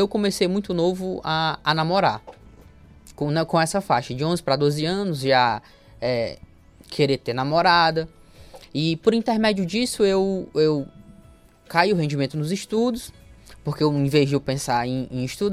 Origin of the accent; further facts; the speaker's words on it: Nova Russas, Ceará, Brazil; eu nasci e me criei aqui em Nova Russas. Minhas raízes são daqui, meu pai, minha mãe.